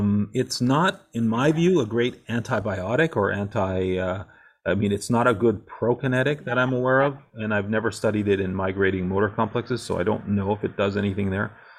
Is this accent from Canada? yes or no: yes; Canada; if there's anybody from Canada, shout out because I'm Canadian.